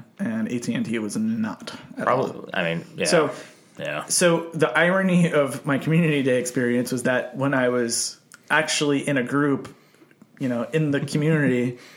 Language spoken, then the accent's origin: English; Brooklyn, New York, United States; I grew up in Brooklyn